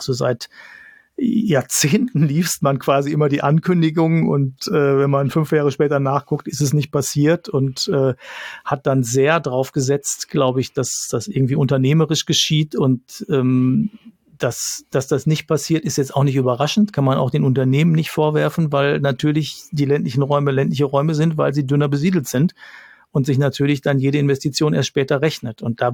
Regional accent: North Rhine-Westphalia, Germany; Ich komme aus dem Ruhrgebiet

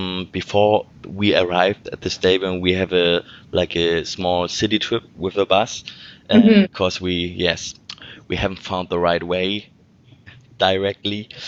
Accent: Hamburg, Germany; English is a second language; so I'm from Hamburg, I was born here

